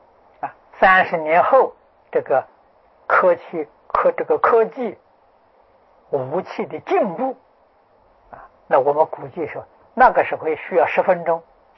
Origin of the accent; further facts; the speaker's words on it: China; moved away; 我离开中国50年，回到我家乡去看看，地理变了。我们住在乡下，那个时候我们住的是茅屋